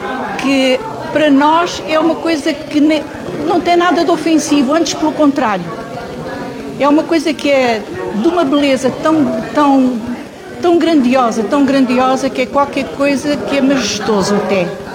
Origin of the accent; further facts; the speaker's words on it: Lubango, Huíla, Angola; as do sul de Angola, de onde eu sou natural, porque eu sou natural do sul de Angola, da cidade do Lubango, a cidade do conhecimento, que é a cidade de Sá da Bandeira.